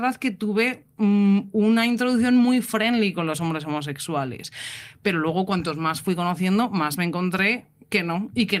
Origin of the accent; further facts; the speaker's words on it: Ávila, Castile and León, Spain; A mí lo que me pasó es que yo soy de Ávila. Entonces, en Ávila, pues... me encanta que la gente se descoja.